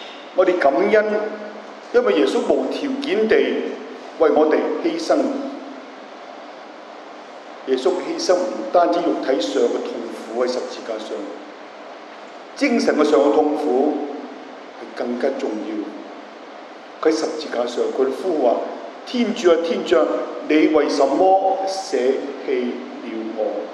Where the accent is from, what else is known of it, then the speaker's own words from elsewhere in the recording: Hong Kong; born there; 我问为什么我要出生在战时，我是日本仔打仗的时候出世的，3年8个月香港什么都没有了，零的突破。